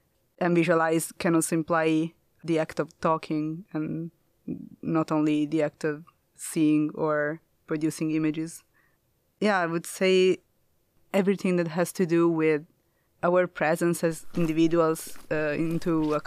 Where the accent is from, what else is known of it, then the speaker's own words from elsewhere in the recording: Italy; I come from Italy.